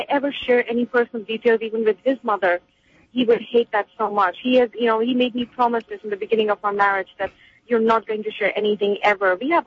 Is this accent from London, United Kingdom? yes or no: yes; London, United Kingdom; I grew up in London myself.